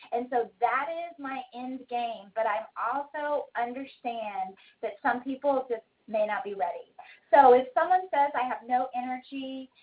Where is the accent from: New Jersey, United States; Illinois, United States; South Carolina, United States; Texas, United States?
Texas, United States; Dallas; I really want to support my hometown community. So if you've got anybody in Dallas, Texas